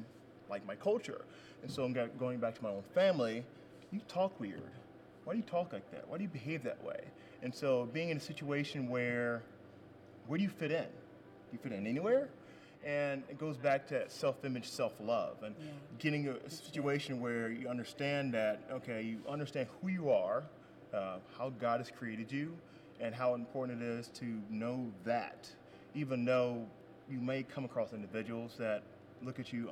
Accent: Kansas, United States; also born or lived in Pennsylvania; Grew up in the same situation, growing up in Kansas and Pennsylvania

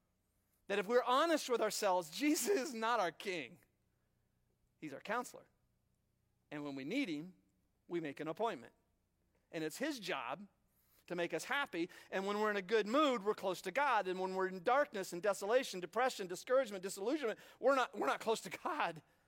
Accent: United States; As an American, be nice. Don't offend people, be nice. That's our Ten Commandments in one.

